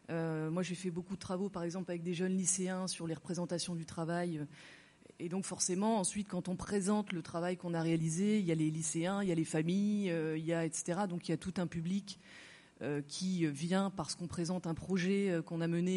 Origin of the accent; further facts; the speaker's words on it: Ajaccio, Corsica, France; À Ajaccio aussi, hein, puisque je viens d'Ajaccio.